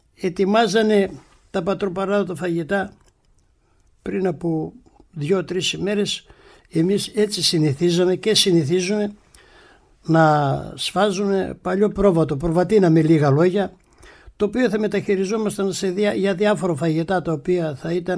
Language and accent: Greek; Karitsa, Epirus, Greece; από τα παιδικά χρόνια στην ιδιαίτερη πατρίδα μου εκεί και στην ευρύτερη περιοχή, στην Καρίτσα Ιωαννίνων